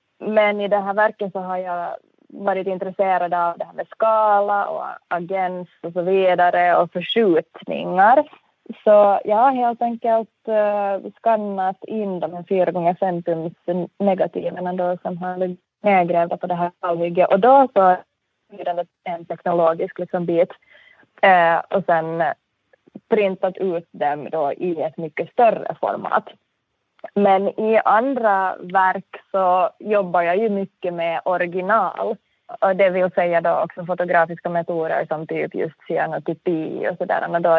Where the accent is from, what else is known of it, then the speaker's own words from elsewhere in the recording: Southern Finland, Finland; Men jag är ju uppvuxen i södra Finland och på en liten ort där vi har haft väldigt nära till skogen. Så jag är ju uppvuxen med skog runt omkring mig.